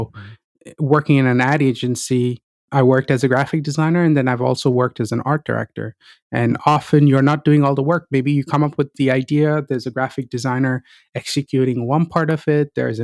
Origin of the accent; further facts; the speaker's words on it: India; Growing up in India, when I thought of being an artist, the idea that came to my head was I'd just be a starving artist.